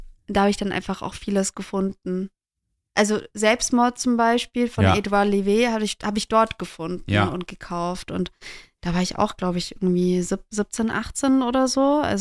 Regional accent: Bamberg, Bavaria, Germany; In Bamberg, wo ich aufgewachsen bin

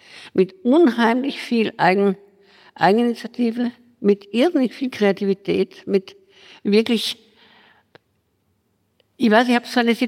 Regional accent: Germany; weil ich war Deutsche und eine Modeschülerin, nicht?

